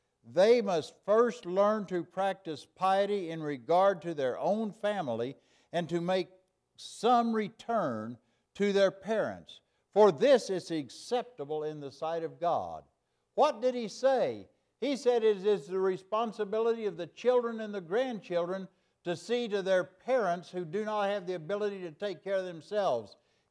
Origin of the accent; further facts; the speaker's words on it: Claremore, Oklahoma, United States; When I was a kid growing up in Claremore, Oklahoma, that back door was never locked.